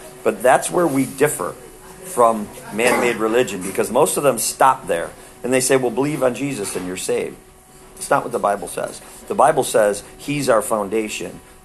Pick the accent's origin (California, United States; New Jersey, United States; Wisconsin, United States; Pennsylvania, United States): Wisconsin, United States; also born or lived in Missouri; I grew up in central Wisconsin, and then we lived in central Missouri for a while.